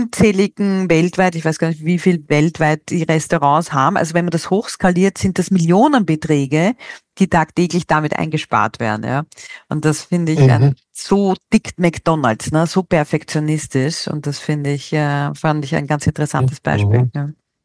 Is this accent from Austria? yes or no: yes; Austria; In Deutschland ist er relativ groß, glaube ich, TÜV, ja, das, was es so bei uns in Österreich nicht in der Anzahl gibt